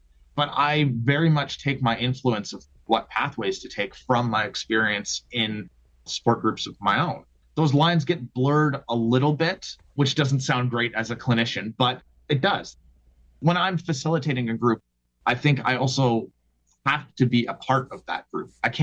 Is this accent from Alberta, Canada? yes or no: no; Oakville, Ontario, Canada; I grew up in Oakville, so Southern Ontario, the hardcore scene, things like that.